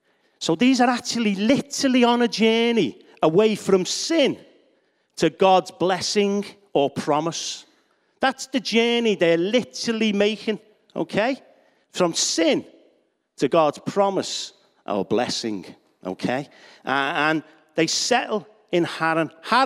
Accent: Bootle, North West England, United Kingdom; Before anyone moans, I'm from Bootle, so I'm allowed to say it, okay?

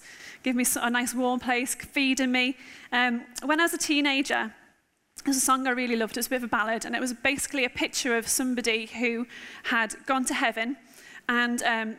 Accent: Netherton, North West England, United Kingdom; also born or lived in Aintree / Maghull; now in Middlesbrough, United Kingdom; I was born in Netherton, just lived in Aintree just up the road for most of my life. Went to school in Netherton. I went to church in Netherton as a small child. We moved to McGull when I was 16.

